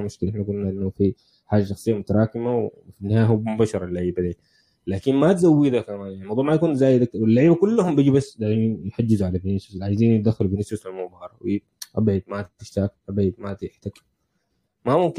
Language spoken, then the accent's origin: Arabic; El Mahalla El Kubra, Gharbia, Egypt; عندنا في المحلة